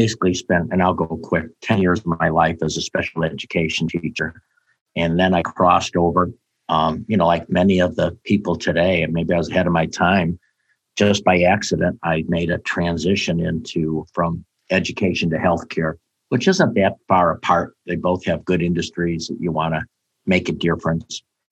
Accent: Illinois, United States; Now, I grew up outside Chicago, so I didn't know a lot about minor league baseball

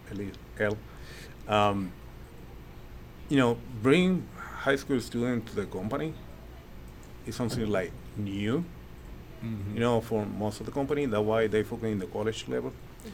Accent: Puerto Rico; first language Spanish; English is a second language; Like me, I am from Puerto Rico. My main language is not English, it's Spanish.

